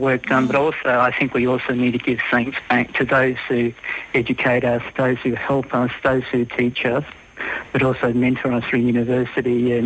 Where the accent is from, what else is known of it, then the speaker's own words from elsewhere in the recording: Northern Territory, Australia; I suppose it's sort of growing up in the Territory and, you know, like many people's sort of history is part of the Territory. So my family really goes back to the old telegraph days.